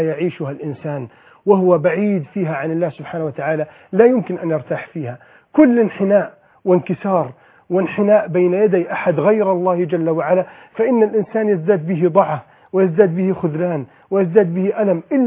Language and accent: Arabic; Egypt; بلدنا مصر